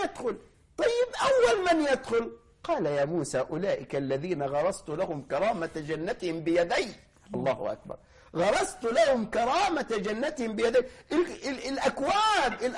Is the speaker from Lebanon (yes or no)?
no; Egypt; شفت اللي أنت بتسميها إحنا عندنا في مصر الأزأزة